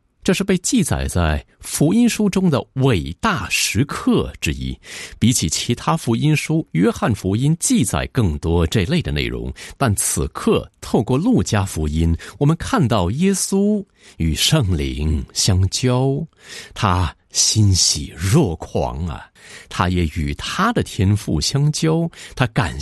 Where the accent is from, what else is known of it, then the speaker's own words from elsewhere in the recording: Scotland, United Kingdom; now in United States; 我不是土生土长的美国人，有时我回到苏格兰见见老朋友